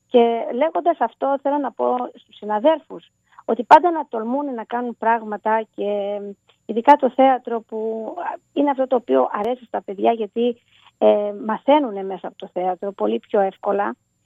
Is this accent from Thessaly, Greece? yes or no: no; Archangelos, South Aegean, Greece; κατάγομαι από τον Αρχάγγελο, από ένα χωριό που λέγεται Αρχάγγελος της Ρόδου.